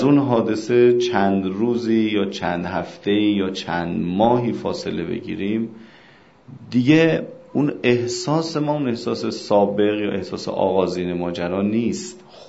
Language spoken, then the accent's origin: Persian; Iran; ما ایرانیم، خیلیمون مثلا سید نیستیم، از تبار قریش نیستیم